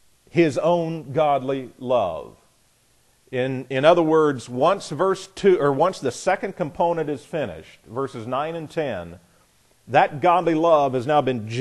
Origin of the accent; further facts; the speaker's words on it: Midwest, United States; Why, I'm a Midwesterner. It's just our nature not to be slothful in business.